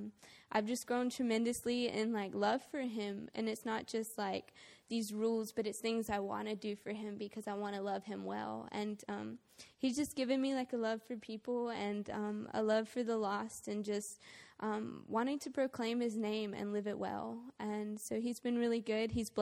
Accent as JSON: {"language": "English", "region": "Alabama", "country": "United States", "tie": "born or raised there", "said": "It's around Dothan, but yeah. So I grew up in Alabama."}